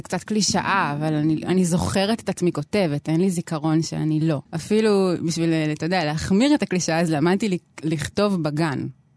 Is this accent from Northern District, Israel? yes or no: yes; Lohamei HaGeta'ot, Northern District, Israel; born there; במקור אני נולדתי בקיבוץ לוחמי הגטאות.